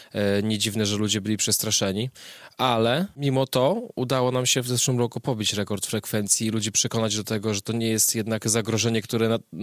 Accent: Podlaskie Voivodeship, Poland; My z Podlasia

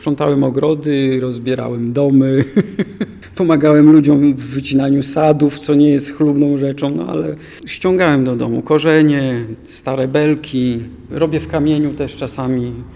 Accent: Hajnówka, Podlaskie Voivodeship, Poland; also born or lived in Supraśl / Poznań; now in Łódź, Poland; zatoczyłem koło, bo ja pochodzę z Hajnówki.

